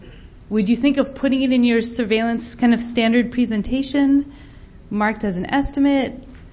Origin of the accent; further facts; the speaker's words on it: North Carolina, United States; also born or lived in California; from North Carolina, but formerly of California.